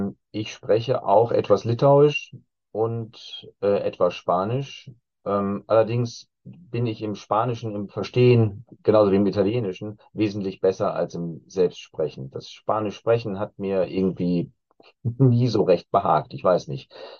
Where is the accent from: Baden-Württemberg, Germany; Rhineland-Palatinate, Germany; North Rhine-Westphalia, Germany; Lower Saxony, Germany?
North Rhine-Westphalia, Germany; Herford; ich habe meine Jugendzeit in Herford in Ostwestfalen verbracht und dann mein Studium in Bielefeld in Ostwestfalen